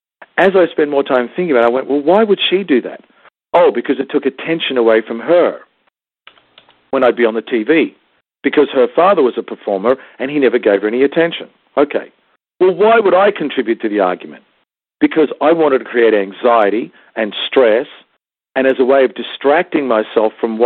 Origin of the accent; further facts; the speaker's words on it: Australia; also born or lived in Spain / Mexico; I lived in England. I lived in Spain. I lived in Mexico. I lived in the Caribbean. I lived in Cozumel. I lived in Puerto Vallarta. I grew up in Australia. I've traveled around the world.